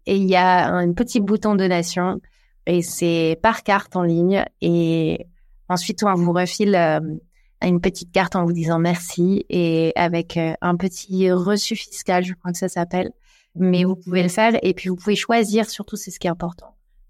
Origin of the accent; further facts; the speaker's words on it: Hauts-de-France, France; Mais moi, je viens du Nord. Calais, ça existe depuis des années.